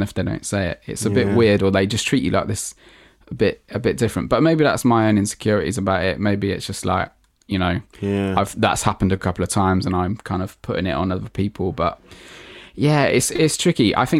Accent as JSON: {"language": "English", "town": "Hereford", "region": "West Midlands", "country": "United Kingdom", "said": "because I'm like from Hereford originally. So right. Small little rural market town."}